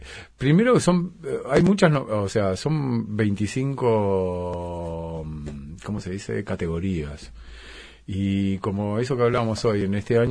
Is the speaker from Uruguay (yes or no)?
yes; Uruguay; accent: Rioplatense; los giros y las cosas de repente son rioplatenses porque, bueno, porque yo soy de Río de la Plata, pero saqué los uruguayismos